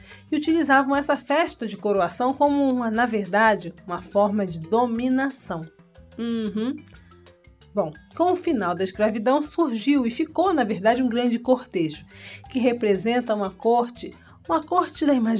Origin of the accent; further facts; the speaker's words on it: Pernambuco, Brazil; born there; ele surgiu no estado em que eu nasci, em Pernambuco.